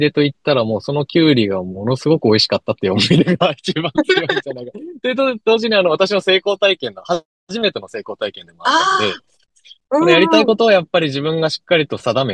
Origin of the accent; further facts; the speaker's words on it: Nakagawa, Fukuoka, Japan; で、まあ私は福岡県の中川町というところで生まれ育ったものです。